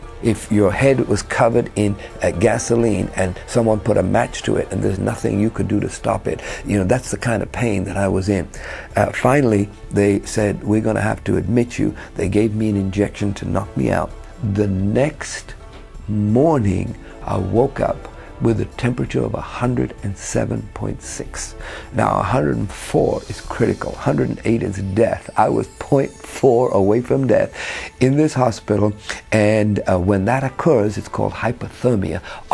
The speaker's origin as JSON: {"language": "English", "region": "London", "country": "United Kingdom", "tie": "born or raised there", "said": "My father's family came from Egypt. My mother's family came from India, and I was brought up in London, England, in a Muslim family."}